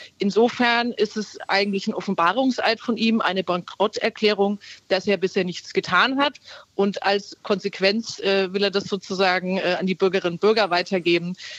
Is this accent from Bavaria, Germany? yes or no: yes; Bavaria, Germany; Ich komme ja aus Bayern.